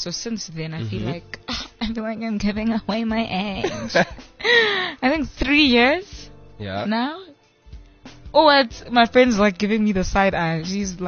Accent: Kimberley, Northern Cape, South Africa; now in Johannesburg, South Africa; I'm from Kimberley, all the way from the Northern Cape.

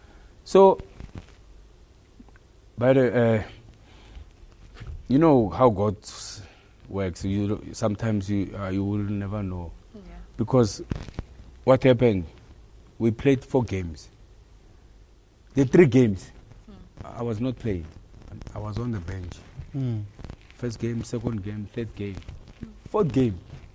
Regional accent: Pretoria, Gauteng, South Africa; hey, man, where are you from? I said, no, I'm from Pretoria.

